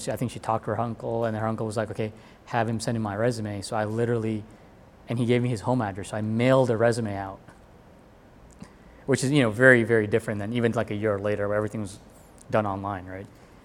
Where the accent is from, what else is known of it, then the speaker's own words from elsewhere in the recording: India; my parents, I'm Indian, right, wanted me to be doctors